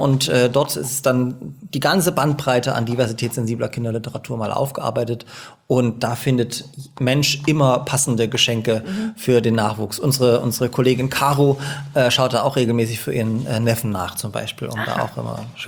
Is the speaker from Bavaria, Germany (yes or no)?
no; Dresden, Saxony, Germany